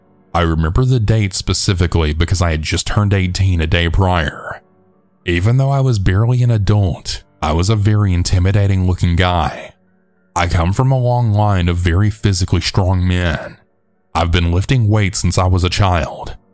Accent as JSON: {"language": "English", "country": "Mexico", "said": "I'm originally from Mexico"}